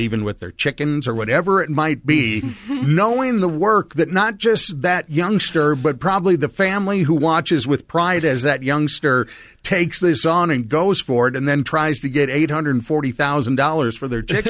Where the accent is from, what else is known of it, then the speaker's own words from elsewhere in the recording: North Dakota, United States; growing up in North Dakota and you know, and in that type of environment